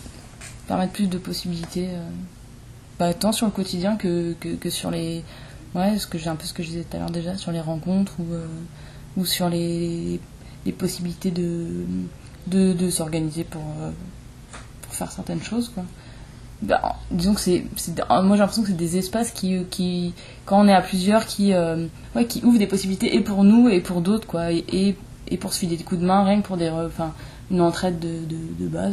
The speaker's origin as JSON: {"language": "French", "country": "France", "said": "moi aussi, je viens de France."}